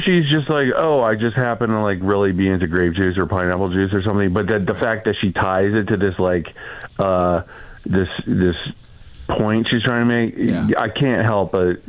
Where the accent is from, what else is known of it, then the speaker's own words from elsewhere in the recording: United States; You know, this is my birthright. I'm an American.